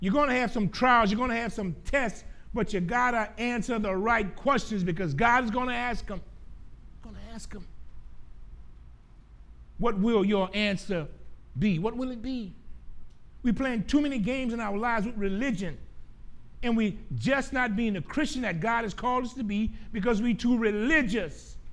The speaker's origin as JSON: {"language": "English", "town": "Gramercy", "region": "Louisiana", "country": "United States", "said": "Because me, you're going to give me that Baron smoked sausage on a Friday. I'm from Gramercy."}